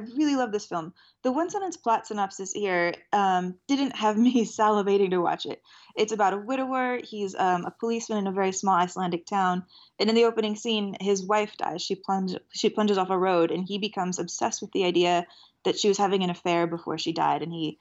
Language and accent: English; Texas, United States; And I have to say, as a Texan, like that dynamic felt a little bit off for rural West Texas.